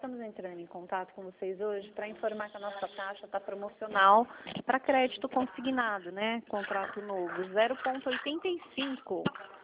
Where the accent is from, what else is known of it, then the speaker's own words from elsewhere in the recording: São Roque, São Paulo, Brazil; eu sou de São Roque.